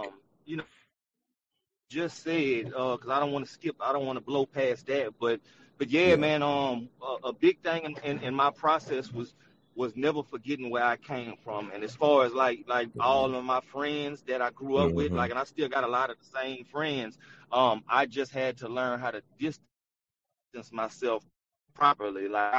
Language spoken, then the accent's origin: English; Baton Rouge, Louisiana, United States; And of course I'm from Baton Rouge.